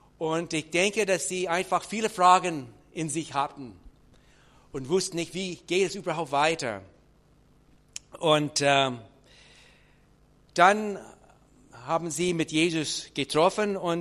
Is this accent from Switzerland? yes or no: no; Canada; moved away as an adult; now in Neustadt an der Aisch, Germany; meine Frau Carol. Wir kommen aus Kanada. Wir sind vor 35 Jahren hier nach Deutschland gekommen